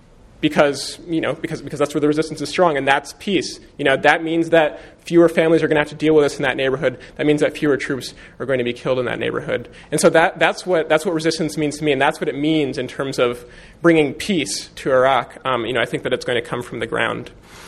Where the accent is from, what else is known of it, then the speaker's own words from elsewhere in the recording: United States; I would say, you know, I'm from America.